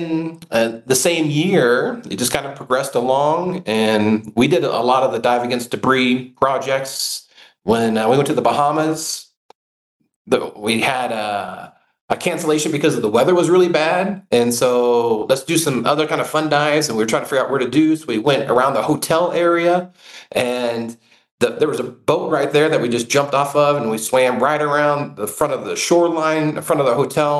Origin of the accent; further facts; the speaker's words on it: Texas, United States; now in Florida, United States; I'm from Texas, so I grew up from Texas, but now I live here in Florida.